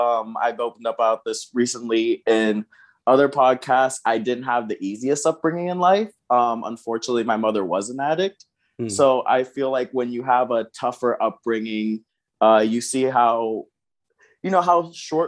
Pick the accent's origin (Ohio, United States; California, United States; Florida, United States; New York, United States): Florida, United States; Pompano Beach; also born or lived in San Juan, Puerto Rico / Las Vegas, United States; I actually grew up in Pompano Beach, Florida. I was born in San Juan, Puerto Rico, but my dad and my mom wanted to give us a better life. So we moved out to Vegas till I was about 9 years old.